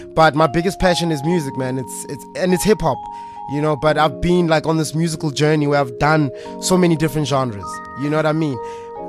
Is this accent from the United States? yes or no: no; Tembisa, Gauteng, South Africa; also born or lived in Soweto; is a guy from, I was born in Soweto, grew up in Tembisa. I live in Natchrena now.